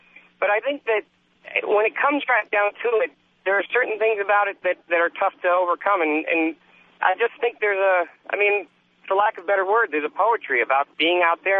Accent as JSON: {"language": "English", "country": "France", "tie": "born or raised there", "also_born_or_lived": "South America", "said": "I grew up abroad in France and in South America, so I grew up playing soccer."}